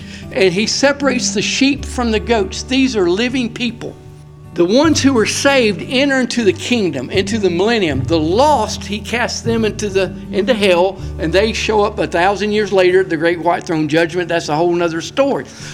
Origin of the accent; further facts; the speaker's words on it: Inwood, United States; I grew up here in Inwood, and I would walk to school.